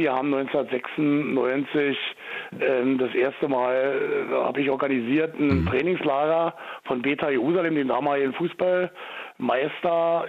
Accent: Johannisthal, Berlin, Germany; Also bei uns in Johannisthal eigentlich gar nicht, weil wir waren ziemlich große Jugendgruppen

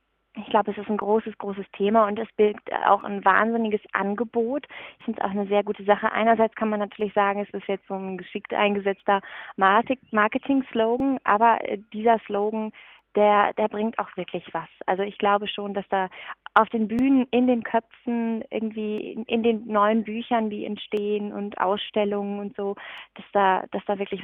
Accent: North Rhine-Westphalia, Germany; also ich komme ja ursprünglich schon aus dem Ruhrgebiet, aber man kennt ja doch trotzdem nicht immer alles

